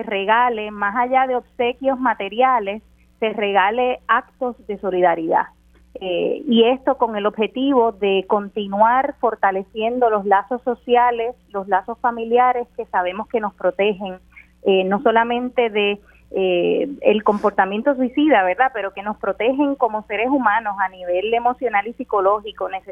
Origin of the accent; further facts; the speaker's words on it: Puerto Rico; como puertorriqueños, latinoamericanos, caribeños, necesitamos de ese contacto humano